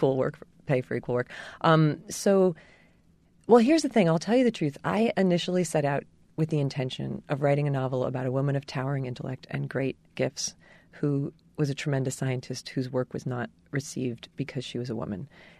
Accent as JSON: {"language": "English", "region": "New Jersey", "country": "United States", "tie": "born or raised there", "said": "there was a woman named Mrs. Mary Treat in my home state of New Jersey"}